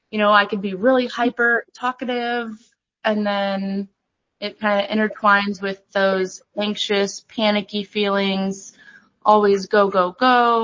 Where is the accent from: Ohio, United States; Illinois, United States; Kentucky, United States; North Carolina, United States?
Illinois, United States; moved away as an adult; So I'm initially from Illinois, and I moved here last year. Yes, I was licensed for about 7 years from Illinois.